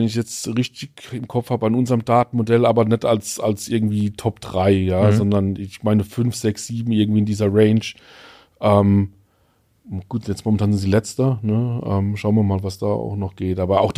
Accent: Sandhausen, Baden-Württemberg, Germany; Sandhausen ist, weniger schön, aber mein Heimatort

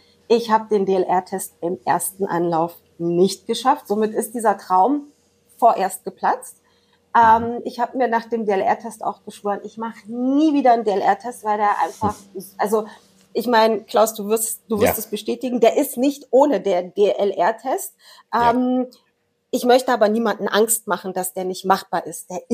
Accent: Berlin, Germany; Ich bin in Berlin groß geworden.

